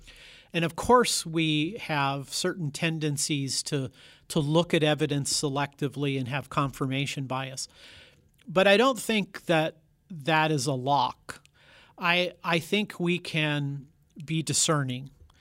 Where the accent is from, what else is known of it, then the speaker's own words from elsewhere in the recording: United States; I'm an American. I have a particular background that I'm exposed to.